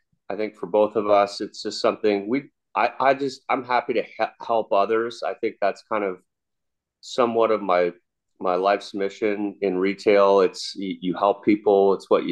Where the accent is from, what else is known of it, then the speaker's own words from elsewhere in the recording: England, United Kingdom; also born or lived in New York / Los Angeles / Europe; now in Canada; I grew up in England, kind of traveled a lot as a young kid, lived in New York, Los Angeles, Europe for a while. Eventually ended up in Canada, a place that I hold near and dear to my heart. I live in Ontario.